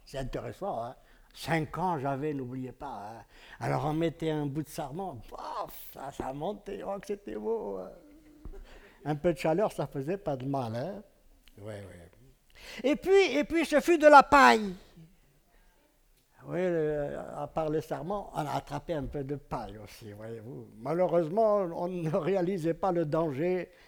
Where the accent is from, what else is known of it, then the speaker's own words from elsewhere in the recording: Algeria; born there; Vous savez que je suis né en Algérie, de l'autre côté de la Méditerranée. C'était en Algérie, donc c'était à l'époque de l'Algérie française